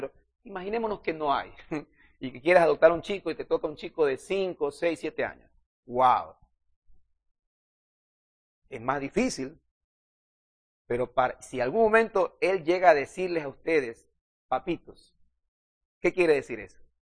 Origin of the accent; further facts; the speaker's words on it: Guayaquil, Guayas, Ecuador; somos guayaquileños. No siquiera somos del primer mundo, por decir algo, amados hermanos.